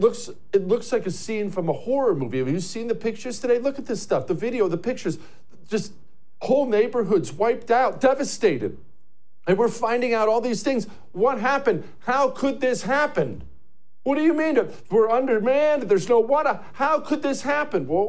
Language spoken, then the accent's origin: English; Montana, United States; I grew up in Montana where forest fires are a way of life.